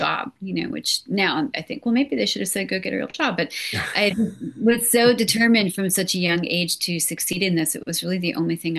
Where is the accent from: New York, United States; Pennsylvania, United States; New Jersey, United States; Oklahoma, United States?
New Jersey, United States; I went to the mall because I grew up in New Jersey